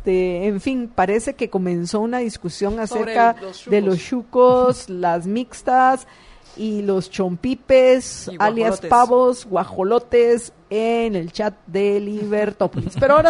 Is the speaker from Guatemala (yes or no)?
yes; Guatemala; no soy gringa, soy guatemalteca